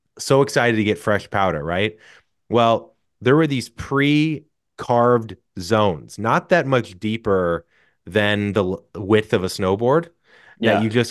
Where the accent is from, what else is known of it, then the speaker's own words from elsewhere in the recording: St. Louis, Missouri, United States; I'm from St. Louis, so I would go down this, it was called Hidden Valley